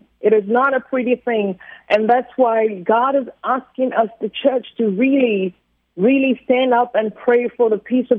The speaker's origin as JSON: {"language": "English", "country": "Ghana", "accent": "British", "said": "I'm from Ghana in West Africa, and of course, it's a third world country."}